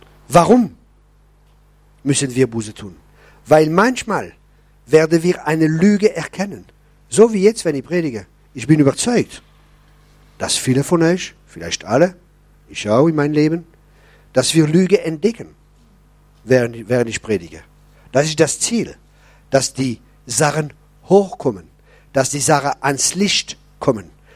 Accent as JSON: {"language": "German", "region": "Grand Est", "country": "France", "said": "Ich bin Elsässer, ich kenne mich."}